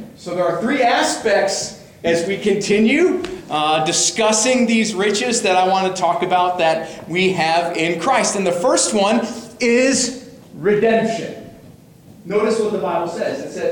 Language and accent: English; New York, United States; Growing up in New York, we have a lot of Catholic friends.